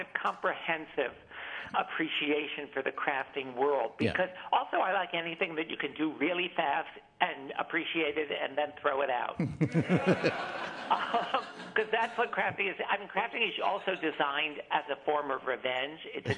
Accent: New Jersey, United States; Because I think when I was growing up in New Jersey, I could not have been more fascinated with crafting, which continues.

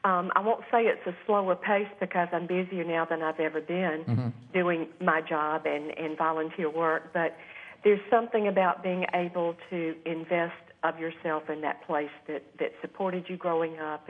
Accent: United States; I'm proud of my hometown.

